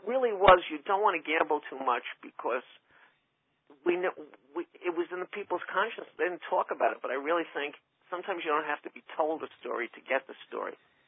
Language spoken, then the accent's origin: English; Bronx, New York, United States; Growing up in the Bronx, we had three Catholic colleges, Fordham, Manhattan